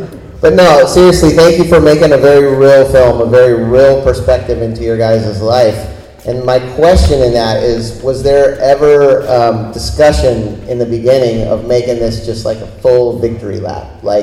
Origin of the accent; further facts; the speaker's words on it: Florida, United States; also born or lived in California; I was a Grom, I grew up here in Florida, and in a lot of ways, like, these guys are younger than me